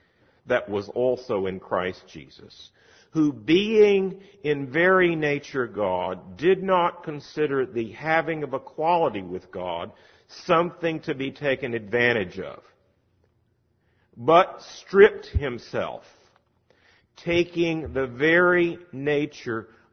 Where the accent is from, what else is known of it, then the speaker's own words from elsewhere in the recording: High Point, North Carolina, United States; Now, I grew up in High Point, North Carolina, and rumor has it that my first two words were John Wesley. I've always been a Methodist.